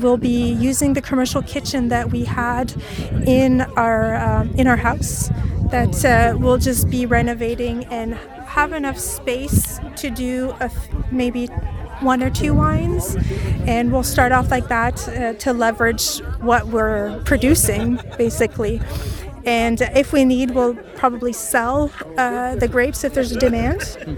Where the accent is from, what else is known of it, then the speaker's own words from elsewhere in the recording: Aylmer, Quebec, Canada; said, okay, it's time to come back home because I'm from Aylmer.